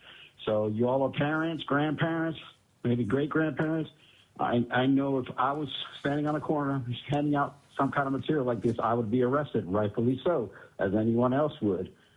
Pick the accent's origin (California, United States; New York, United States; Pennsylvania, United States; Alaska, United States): Alaska, United States; Fairbanks; I'm from Fairbanks, Alaska, and I represent myself.